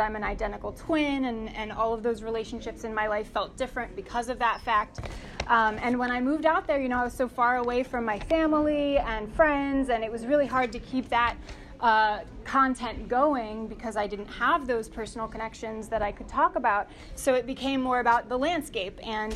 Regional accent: Ellicott City, Maryland, United States; also born or lived in Tucson; But my more recent work started happening after I moved back from Tucson to Ellicott City, which is my hometown. My parents live about 5 minutes up the road from the historic district

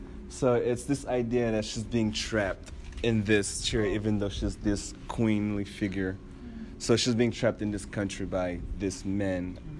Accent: Cameroon; moved away; I'm originally from Cameroon.

